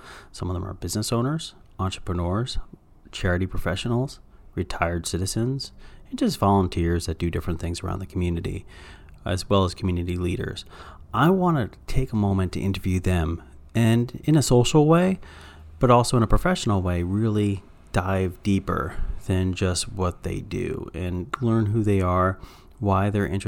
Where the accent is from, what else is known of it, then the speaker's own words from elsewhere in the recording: Slidell, Louisiana, United States; born there; also born or lived in Eastern Seaboard; I was born in Slidell, Louisiana back in 1977. And from there, I went up and down the Eastern Seaboard.